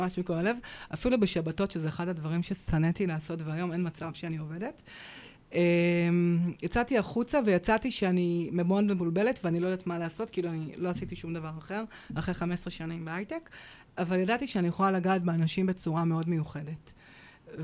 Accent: Herzliya, Tel Aviv District, Israel; also born or lived in Even Yehuda; now in Hadera, Israel; גדלתי בהרצליה, קצת אבן יהודה, התחתנתי, עברנו לגור באור עקיבא, היה כמה שנים שהייתי צריכה להתאקלם השינוי, ובנינו בית בחדרה, שכונת הפארק, שכונה צעירה.

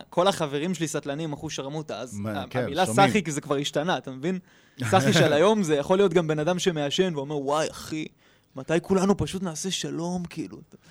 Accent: Central District, Israel; גדלתי בקיבוץ על ראפ מגיל אפס

